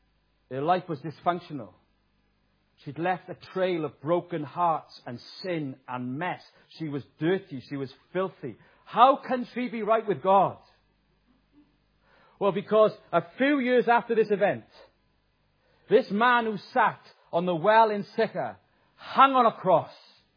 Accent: Wales, United Kingdom; I'm a Welshman and did that.

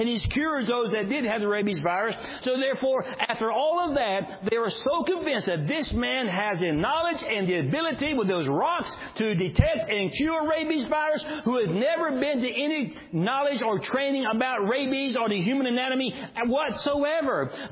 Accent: Georgia, United States; I'm a redneck from South Georgia.

